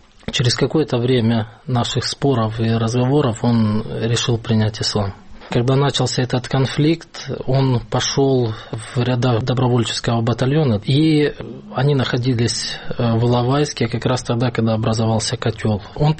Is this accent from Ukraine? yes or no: yes; Makiivka, Donetsk Oblast, Ukraine; Я сам родом из Макеевки, Донецкой области. Это зона оккупированная на данный момент. И я отношусь к тем людям, которых коснулась война, потому что в мои институтские годы, это лет 8 назад, наверное, я еще жил в Макеевке.